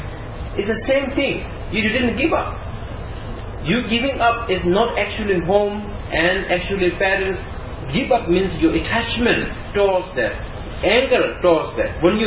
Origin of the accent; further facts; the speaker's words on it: Nepal; I come from Nepal